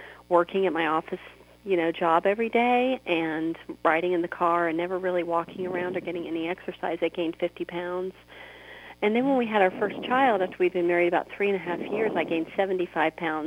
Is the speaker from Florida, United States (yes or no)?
yes; Florida, United States; now in West Tennessee, United States; I am from the Mid-South. We live in West Tennessee right now, but I did grow up in Florida, and so kind of more consider myself a Florida native, although we certainly are enjoying Tennessee.